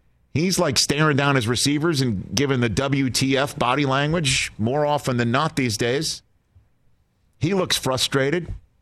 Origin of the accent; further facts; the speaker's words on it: New York, United States; I love the organization, and I'm a New Yorker, and I'm prideful about it